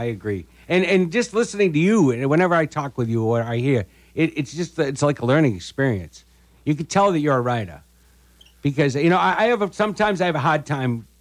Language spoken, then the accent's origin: English; New England, United States; Yeah, us New Englanders.